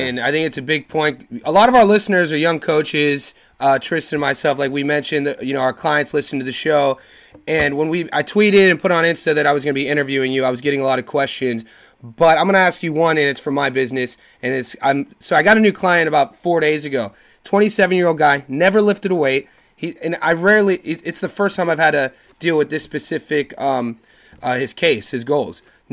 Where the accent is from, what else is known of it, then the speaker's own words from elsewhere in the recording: Youngstown, Ohio, United States; I grew up in Youngstown, Ohio.